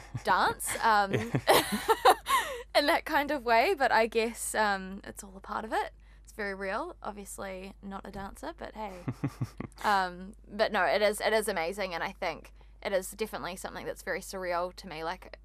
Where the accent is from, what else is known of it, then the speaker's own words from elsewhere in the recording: New Zealand; I come from New Zealand